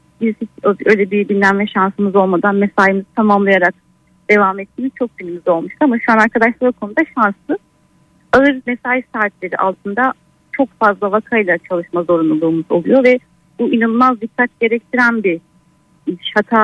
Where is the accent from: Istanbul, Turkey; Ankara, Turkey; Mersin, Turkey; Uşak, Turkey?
Ankara, Turkey; Ankara'dan.